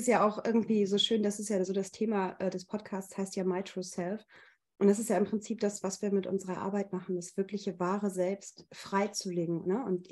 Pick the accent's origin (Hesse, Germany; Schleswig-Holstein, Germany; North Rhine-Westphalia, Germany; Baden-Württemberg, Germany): Schleswig-Holstein, Germany; Ich komme aus Nordfriesland, habe meine Praxis in Husum.